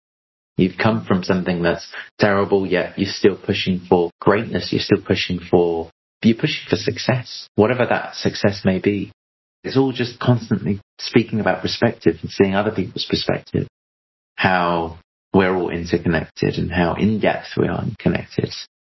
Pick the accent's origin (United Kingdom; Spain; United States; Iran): Iran; I'm a filmmaker from Iran. I think it was in the only the last few recent years, now being 33, turning 34 soon, that I felt the gift of having such a rich culture.